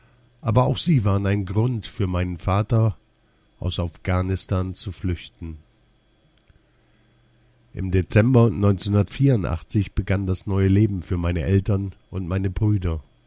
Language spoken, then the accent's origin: German; Germany; Für mich ist Deutschland meine Heimat, mein Zuhause. Ich kenne nichts anderes. Ich lebe hier eine andere Religion und Kultur aus. Aber trotzdem sehe ich mich als Deutsche